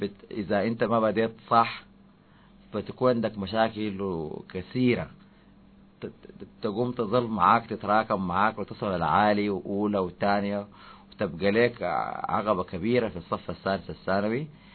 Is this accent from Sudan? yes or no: yes; Atbara, River Nile, Sudan; من مواليد عطبرة، ودرسنا كل المراحل في عطبرة، ثم كلية التربية لغة إنجليزية، و95 عام 1995